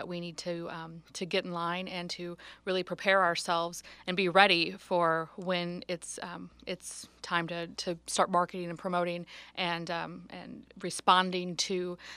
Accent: Illinois, United States; also born or lived in East Coast; So I was born and raised here in Illinois, and I'm happy to be back home and working on that.

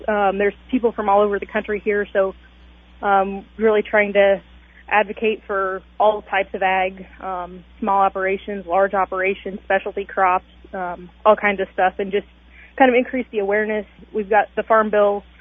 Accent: Morrisonville, United States; Yeah, so I grew up in Morrisonville, in town, went to Morrisonville High School, graduated from there in 2015.

